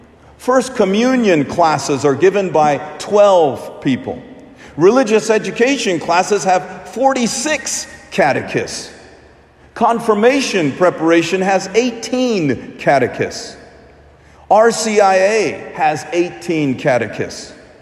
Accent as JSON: {"language": "English", "region": "Kerala", "country": "India", "said": "On one trip to India, we visited my home state of Kerala"}